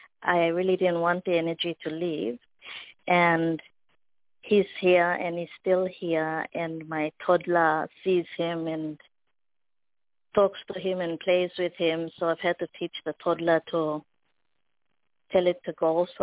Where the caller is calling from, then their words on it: Australia; I'm calling from Australia.